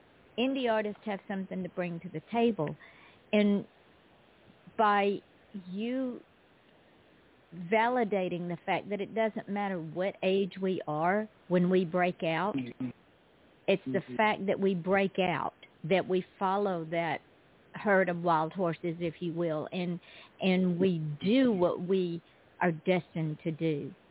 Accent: Georgia, United States; I am originally from Georgia. You can take the girl out of Georgia, but you can't take Georgia out of the girl.

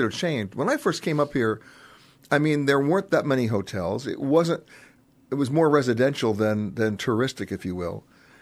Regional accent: New York, United States; He's one of those East Coasters like me from Connecticut. I'm from New York.

